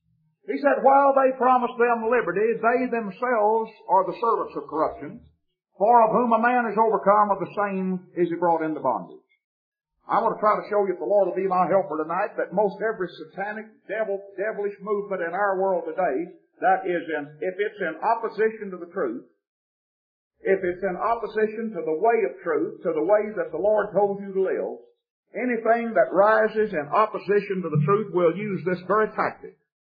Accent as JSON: {"language": "English", "region": "Texas", "country": "United States", "said": "when folks ask me, you know, where are you from, Texas"}